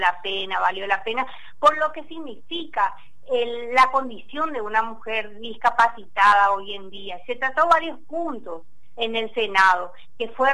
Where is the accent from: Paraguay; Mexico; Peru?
Paraguay; Porque yo soy oriunda de Paraguay, nací en Paraguay, ¿verdad?